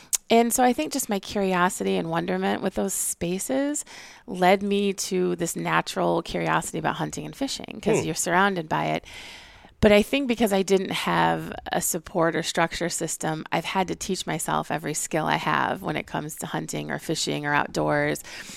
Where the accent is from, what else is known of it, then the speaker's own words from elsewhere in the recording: Rochester Hills, Michigan, United States; Grew up in the Metro Detroit area. I'm from Rochester Hills. But I kind of absconded at around 18, headed up here.